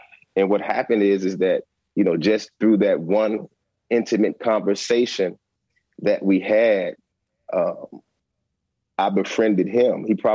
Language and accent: English; Chicago, Illinois, United States; Growing up in Chicago, at that time, not being gang or street involved, going to a school that was heavily street involved